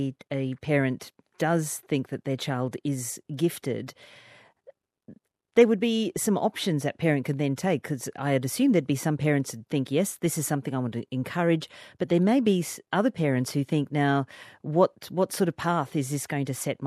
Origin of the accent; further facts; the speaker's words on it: Australia; accent: Australian; And Alan, it's my Australian accent because … Alan sound quite similar.